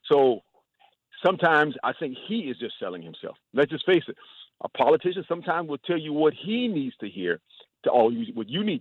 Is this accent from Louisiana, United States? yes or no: yes; Opelousas, Louisiana, United States; I'm from Opelousas, which that's all merged.